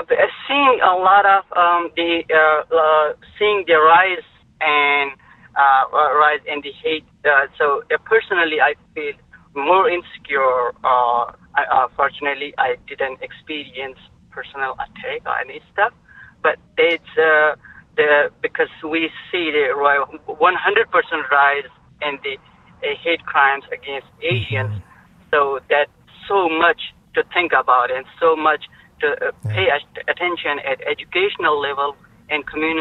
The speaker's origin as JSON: {"language": "English", "country": "Pakistan", "second_language": "English", "moved": "yes", "lives_now": "Queens, United States", "said": "I'm calling from Queens. I belong to Queens and New York, and originally from Pakistan, from the north, from the Himalayan mountains."}